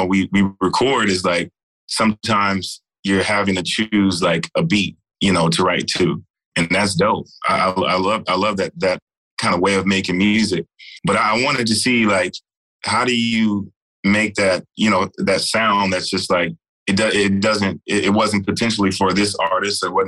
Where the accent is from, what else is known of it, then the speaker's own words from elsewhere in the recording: Texas, United States; I'm from Texas, so, you know, I really dig like the fashion of Texas.